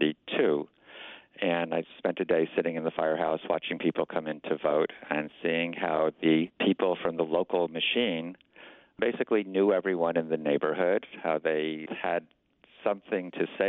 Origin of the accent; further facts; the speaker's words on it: Albany, New York, United States; I was brought up in Albany, and so I got to learn about politics through the Dan O'Connell machine.